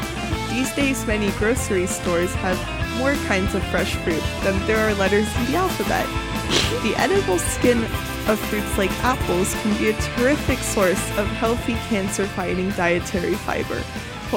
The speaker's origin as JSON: {"language": "English", "region": "California", "country": "United States", "said": "Like, I haven't, but I'm from California."}